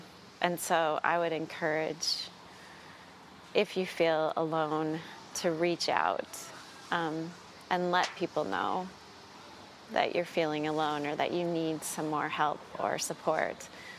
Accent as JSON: {"language": "English", "country": "United States", "said": "I'm an American growing up in the late 20th into the 21st century with Christian worldview"}